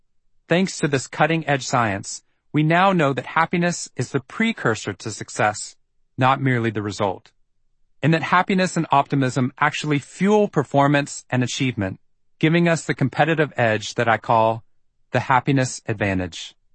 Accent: Waco, Texas, United States; I applied to Harvard on a dare. I was raised in Waco, Texas, and never really expected to leave.

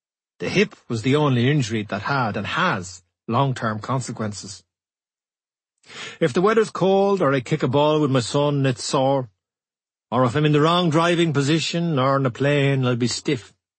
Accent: Cork, Munster, Ireland; now in England; I'm proud of being Irish and being from Cork. I think that feeling has got stronger as I've matured.

